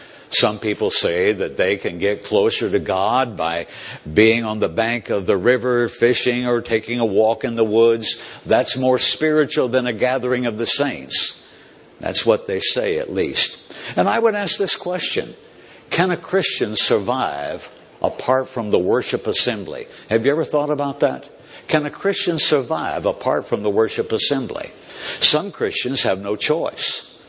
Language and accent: English; Indianapolis, Indiana, United States; I was born in Indianapolis in the shade of the Indianapolis Motor Speedway and I was raised on race car fumes my whole life.